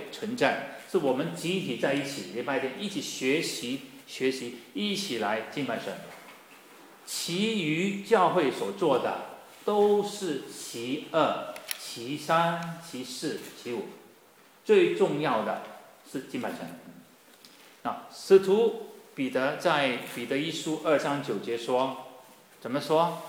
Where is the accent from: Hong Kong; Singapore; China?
Singapore; 可是那边新加坡的很不一样，一年四季都是绿的，都是热的。所以来到这里感觉很不一样，真的来我们住在有个四季的地方